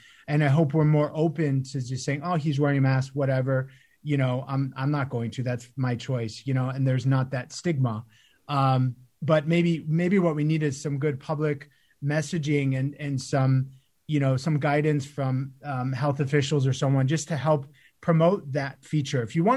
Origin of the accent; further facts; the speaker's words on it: Arizona, United States; I know I'm from Arizona. I know how hard it would be to wear one in the summer.